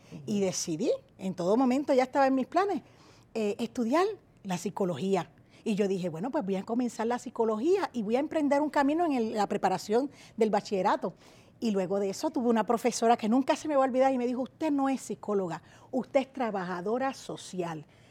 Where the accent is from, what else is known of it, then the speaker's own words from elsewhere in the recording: Toa Baja, Puerto Rico; soy del pueblo de Toa Baja. Soy del pueblo de Toa Baja.